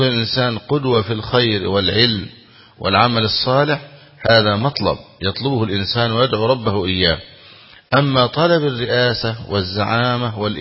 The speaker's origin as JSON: {"language": "Arabic", "country": "Egypt", "said": "عندنا في مصر يقول شاب الفكر"}